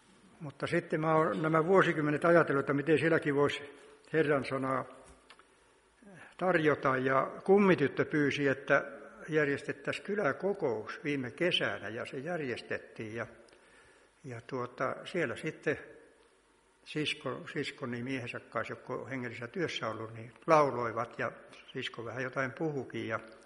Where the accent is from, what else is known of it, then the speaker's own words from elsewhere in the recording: Alavieska, North Ostrobothnia, Finland; Olen lähtöisin Alavieskasta Kalajoen varresta ja on semmoinen mielinpainuva vaihe, kun on siinä onnellisessa asemassa, että on saanut syntyä uskovaan perheeseen